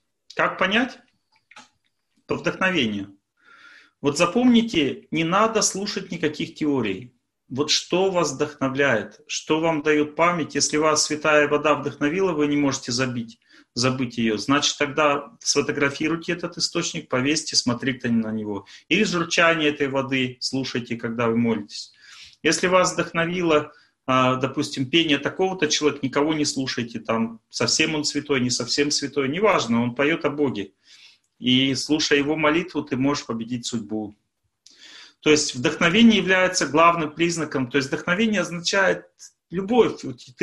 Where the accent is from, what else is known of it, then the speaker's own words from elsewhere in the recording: Tolyatti, Samara Oblast, Russia; То есть я же из Тольятти, поэтому им тяжело со мной связаться, а мне с ними.